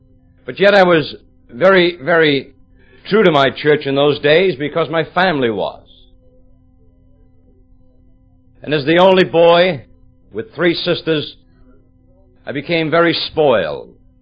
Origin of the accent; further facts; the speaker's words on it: Worcester, Massachusetts, United States; I was born in 1925 in Worcester, Massachusetts. Before you take out your calculators, I'm 55 years old. I was born the son of Irish immigrant parents, a mother that couldn't read and write, and I was embarrassed about that.